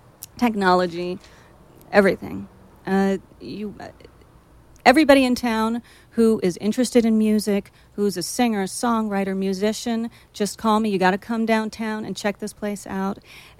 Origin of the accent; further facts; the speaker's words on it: New York, United States; I spent a lot of time I'm from New York, recording in New York, recording in Europe.